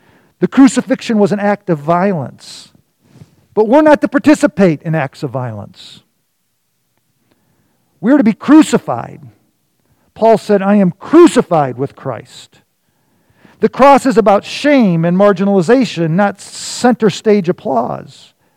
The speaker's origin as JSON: {"language": "English", "town": "Detroit", "region": "Michigan", "country": "United States", "tie": "born or raised there", "said": "I grew up in Detroit."}